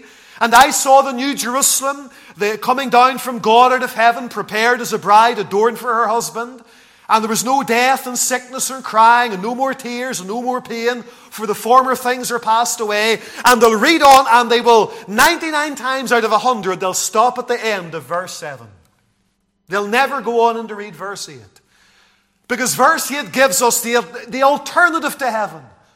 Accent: Lisburn, Northern Ireland, United Kingdom; doing outreach in the town that I grew up in Lisburn with the church outreach team

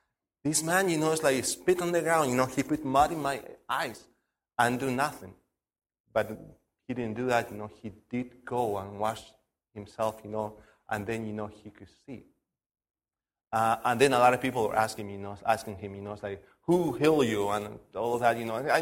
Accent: Chile; I'm from Alabama. I'm from Chile.

